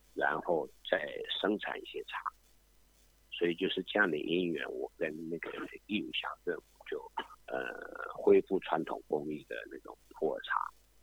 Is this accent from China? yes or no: no; Taiwan; 我们台湾人哈，以前就是说要谈什么事情哈，先坐下来喝杯茶